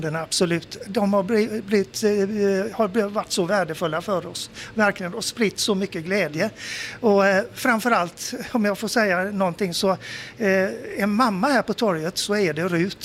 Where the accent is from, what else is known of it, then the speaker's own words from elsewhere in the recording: Gothenburg, Västra Götaland County, Sweden; Framförallt så växte vi upp i Kolltorp på Vingåsgatan i samma i samma hus som sagt var.